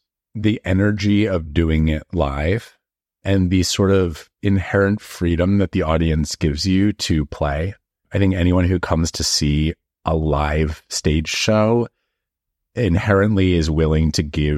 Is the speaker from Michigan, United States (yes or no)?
no; Collegeville, Pennsylvania, United States; So I grew up in Collegeville, Pennsylvania, which is a pretty small town. It's a suburb of Philadelphia.